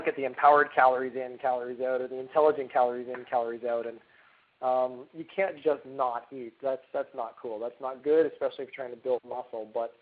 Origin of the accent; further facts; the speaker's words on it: Canada; I'm a Canadian-Irish kid myself